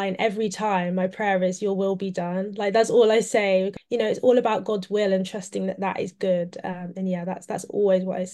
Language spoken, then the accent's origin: English; Coventry, West Midlands, United Kingdom; I grew up in Coventry. So I was born in Coventry, born and raised still there now, with my family, with both my parents. And I've got quite a lot of family in Coventry as well.